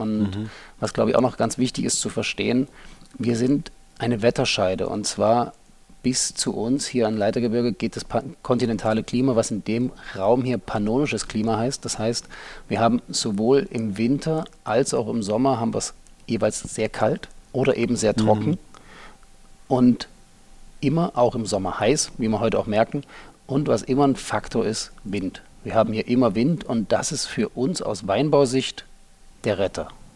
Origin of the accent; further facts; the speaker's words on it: Halle, Saxony-Anhalt, Germany; moved away; also born or lived in Hannover / Cologne; Ich komme ursprünglich aus Halle an der Saale, also aus Ostdeutschland, bin kurz vor der Wende dann nach Hannover gegangen. Danach habe ich in Köln studiert, Sport und Medizin.